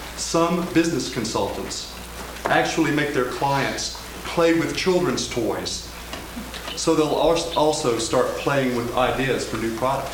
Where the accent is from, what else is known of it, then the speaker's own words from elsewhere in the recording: Asheville, North Carolina, United States; I'm from Asheville, North Carolina, also known as the freak capital of the United States.